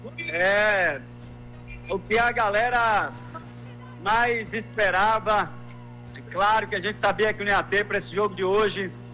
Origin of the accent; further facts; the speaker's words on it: Brazil; deixa eu te dizer, é um sentimento muito gostoso. É, como brasileiro